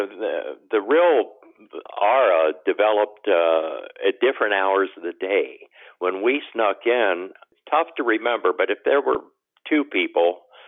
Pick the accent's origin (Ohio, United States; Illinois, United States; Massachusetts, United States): Ohio, United States; Cincinnati; moved away as an adult; the Mr. Cincinnati contest, my hometown, Cincinnati. And that went well. Eventually, I guess I was 24 years old, I thought, well, Cincinnati's not for me. So I took a drive out to California